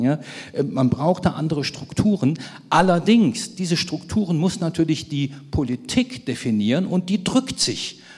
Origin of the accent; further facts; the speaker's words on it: West Germany, Germany; wenn ich das mal so als Wessi sagen darf